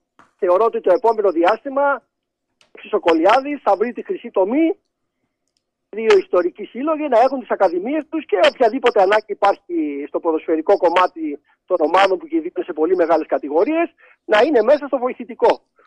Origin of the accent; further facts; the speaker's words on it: Rhodes, South Aegean, Greece; εγώ είμαι Ροδίτης.